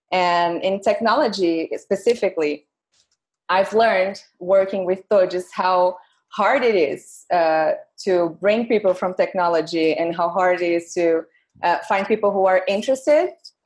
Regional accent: Brazil; I already said that I'm from Brazil and I work for a digital bank.

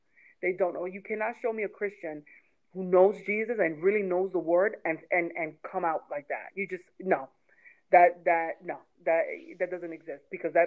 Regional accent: Bronx, New York, United States; my experience within cultures is very limited in growing up in the Bronx

